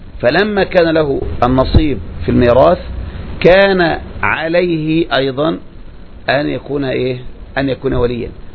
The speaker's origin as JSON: {"language": "Arabic", "country": "Egypt", "said": "وده المعمول به في مصر، هذا المعمول به عندنا في مصر"}